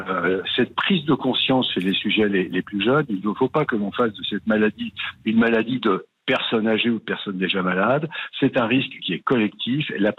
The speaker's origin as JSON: {"language": "French", "town": "Lille", "region": "Hauts-de-France", "country": "France", "said": "Écoutez, je suis un vrai Lillois"}